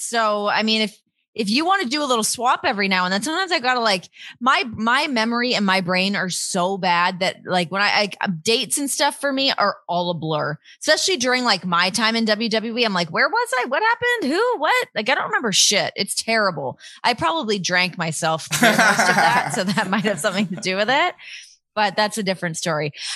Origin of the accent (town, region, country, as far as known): Toronto, Ontario, Canada